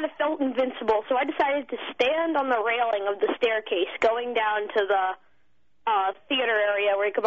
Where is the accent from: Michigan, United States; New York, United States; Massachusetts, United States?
Massachusetts, United States; Conway; I'm from Conway, Massachusetts, and I go to school in Greenfield.